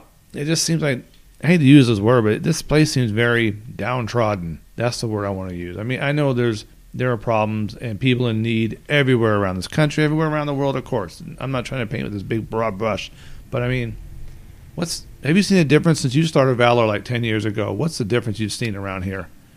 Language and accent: English; Los Angeles, California, United States; now in Hagerstown, United States; Like I come from Los Angeles and whatnot.